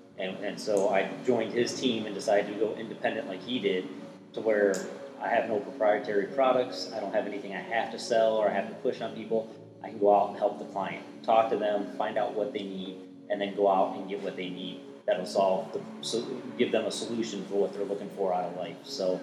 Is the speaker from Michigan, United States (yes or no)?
yes; Roseville, Michigan, United States; I'm initially from Roseville, Michigan. I ended up joining the military, Air Force, right out of high school.